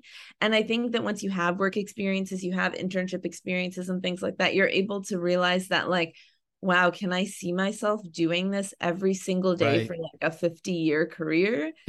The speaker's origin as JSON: {"language": "English", "region": "Northeast", "country": "United States", "tie": "born or raised there", "lives_now": "Los Angeles, United States"}